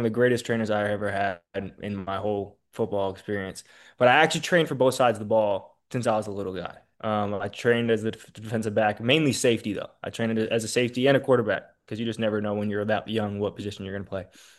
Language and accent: English; California, United States; also born or lived in Boston; I was actually born in Boston, but you're right. I was raised in California and lived most of my life in California.